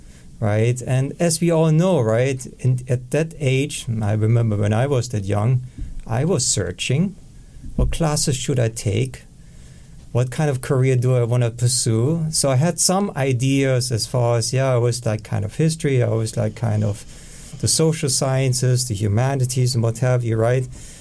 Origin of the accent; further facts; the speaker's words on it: Germany; accent: German; English is a second language; moved away as an adult; also born or lived in California / Illinois / Oklahoma; now in United States; Started in Germany, hence my accent, and then finished my education in the United States, in California, in Illinois, and at some point in Oklahoma.